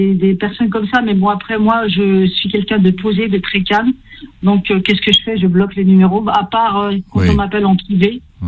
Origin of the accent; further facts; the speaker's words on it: Algeria; je suis algérienne.